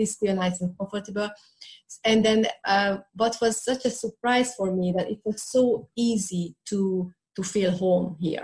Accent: Hungary; So when I grew up, it was a communist regime

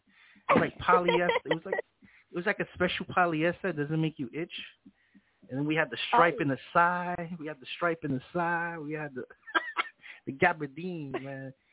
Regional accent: Puerto Rico; So all my Borinqueños out there, Taca Taíno Borinquen, ah. I am Taíno from Borinquen.

